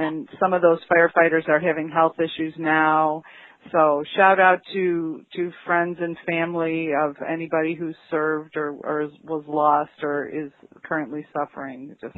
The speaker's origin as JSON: {"language": "English", "town": "Wheeling", "region": "Illinois", "country": "United States", "said": "Hi, Dale, and I'm … from Wheeling, Illinois."}